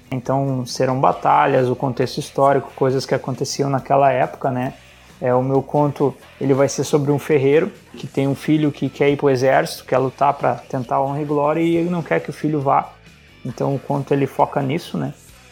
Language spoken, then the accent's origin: Portuguese; Gravataí, Rio Grande do Sul, Brazil; Eu sou natural de Gravataí, no Rio Grande do Sul, gaúcho, sou formado em engenheiro mecânico